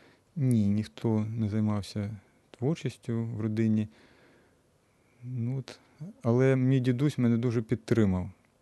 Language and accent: Ukrainian; Yevpatoria, Crimea, Ukraine; То було в Євпаторії, я народився в Євпаторії, там школу закінчив.